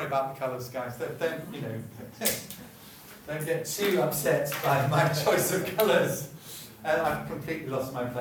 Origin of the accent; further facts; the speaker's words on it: Manchester, North West England, United Kingdom; I come from Manchester, okay?